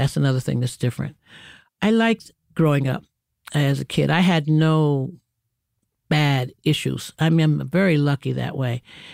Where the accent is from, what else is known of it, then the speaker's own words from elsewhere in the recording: Brooklyn, New York, United States; And so to grow up in New York City in that manner was everything. I grew up in Brooklyn.